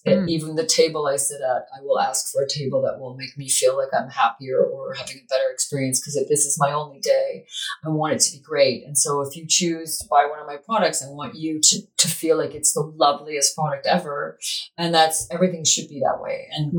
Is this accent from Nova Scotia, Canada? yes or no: yes; Nova Scotia, Canada; I'm from Nova Scotia.